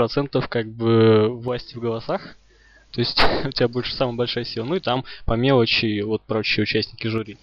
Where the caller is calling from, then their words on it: Saint Petersburg, Russia; я вещаю из Санкт-Петербурга.